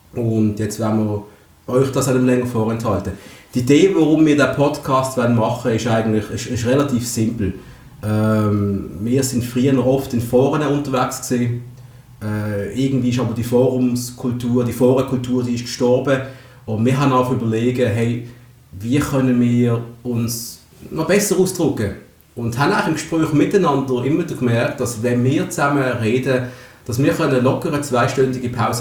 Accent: Basel, Basel-Stadt, Switzerland; Ich bin 36. Ich bin Basler.

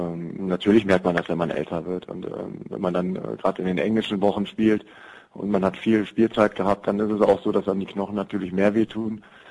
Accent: Büttgen, North Rhine-Westphalia, Germany; ich habe oder bin gebürtiger Büttgener. Das ist ein Dorf von 6.000 Einwohnern. Das ist zwar Randgebiet, Karst, Neuss, München-Gladbach, aber grundsätzlich schon von einem Dorf.

